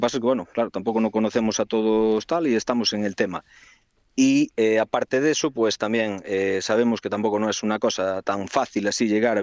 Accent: Carnota, Galicia, Spain; aquí nosotros somos de Carnota, en La Coruña

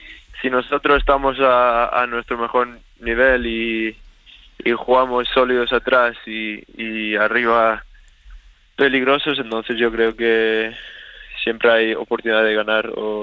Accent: Sweden; Spanish is a second language; como siendo sueco, la verdad que Mallorca es el paraíso.

